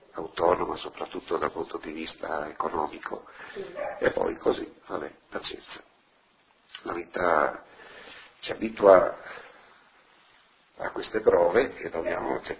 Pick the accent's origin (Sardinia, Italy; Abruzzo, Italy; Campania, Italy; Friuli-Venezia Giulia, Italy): Friuli-Venezia Giulia, Italy; now in Switzerland; come me penso che anche altri friulani non abbiano sentito molto, non abbiano sofferto molto per la lontananza dal loro paese, dalla loro famiglia, qui nel Ticino.